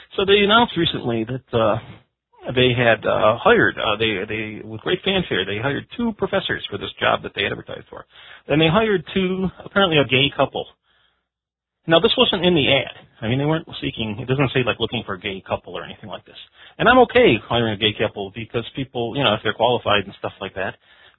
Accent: Detroit, Michigan, United States; I mean, I'm from Detroit, which was predominantly a black city at that time

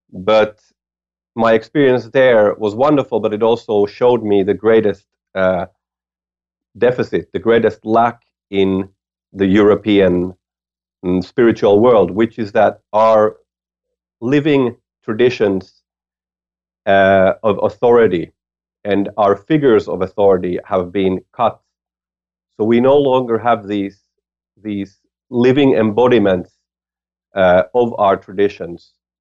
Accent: Helsinki, Uusimaa, Finland; So I'm a musician, a writer, a traveler, filmmaker from Finland. And I was born in Helsinki, Finland, and then ended up traveling a lot, going very far from my home.

